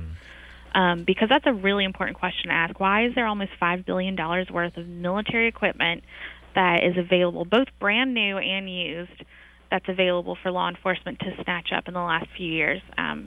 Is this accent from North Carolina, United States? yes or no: yes; North Carolina, United States; in my home state of North Carolina, an official was found guilty of selling about $35,000 worth of M16s